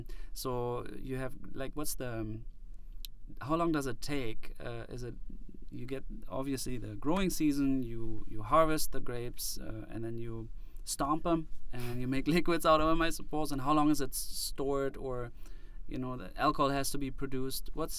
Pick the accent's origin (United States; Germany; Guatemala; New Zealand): Germany; English is a second language; I think I'm from Germany, and the European winemaking, by European law, is very different, I believe, than the U.S.